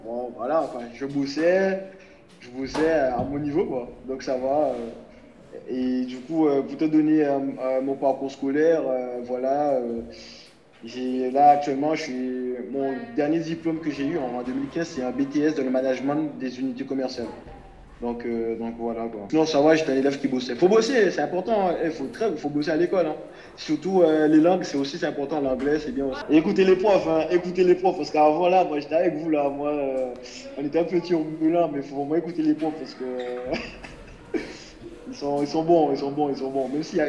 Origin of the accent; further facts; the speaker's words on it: Marie-Galante, Guadeloupe, France; Et Marie-Galante, c'est une petite île voilà, qui a beaucoup de valeur, qui a beaucoup de richesses.